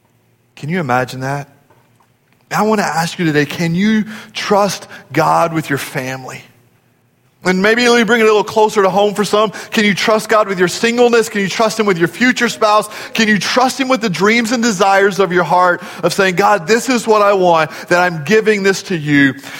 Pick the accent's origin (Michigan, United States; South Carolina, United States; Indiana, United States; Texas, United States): Texas, United States; Dallas; You drive with purpose. We're from Dallas, right? That's what we do. We drive in a hurry.